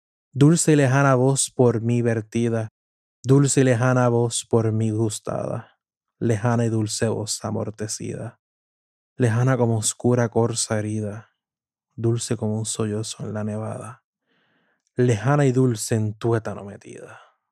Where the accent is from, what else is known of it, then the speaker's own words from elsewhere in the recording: Puerto Rico; explorando de igual forma los nacidos en mi tierra de Puerto Rico.